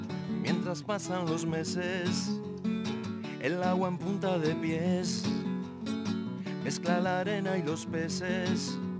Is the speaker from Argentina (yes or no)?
yes; Moreno, Buenos Aires Province, Argentina; born there; Yo nací en Moreno igual, no tengo que ver con el norte